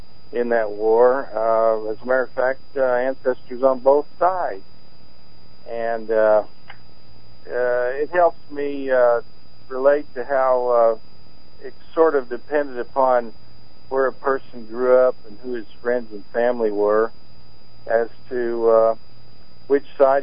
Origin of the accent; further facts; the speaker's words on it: Joplin, Missouri, United States; now in Carthage, United States; Around the vicinity of Joplin. I grew up in Joplin. I live in Carthage, Missouri, about 15 miles from Joplin